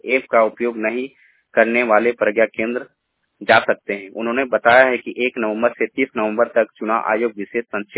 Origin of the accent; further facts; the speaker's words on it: Ranchi, Jharkhand, India; मैं रांची से हूँ